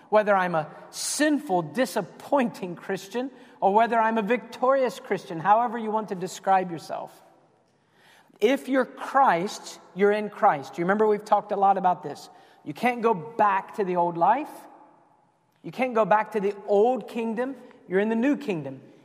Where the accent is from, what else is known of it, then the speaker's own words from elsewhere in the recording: Mississippi, United States; So when I went to Canada, they said, so you're from where? And I would say, from Mississippi, and they say, you don't sound like Mississippi.